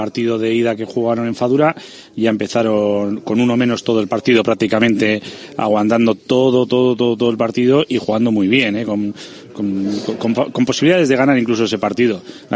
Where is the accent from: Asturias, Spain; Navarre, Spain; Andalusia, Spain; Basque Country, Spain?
Basque Country, Spain; Getxo; además para los que somos de Guecho, pues mucho mejor